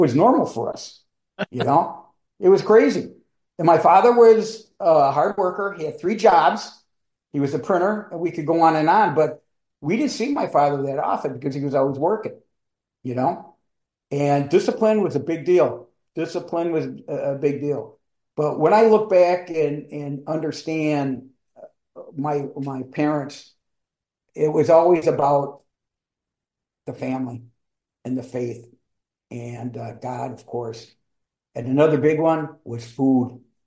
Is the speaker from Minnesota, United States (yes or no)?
yes; St. Paul, Minnesota, United States; And I was born, I think it's number 2 through 11 were born in St. Paul, Minnesota. So I was raised in St. Paul, and also my 10 brothers and sisters.